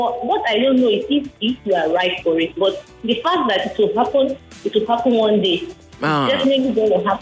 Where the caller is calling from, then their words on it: Maryland, United States; I'm from Maryland.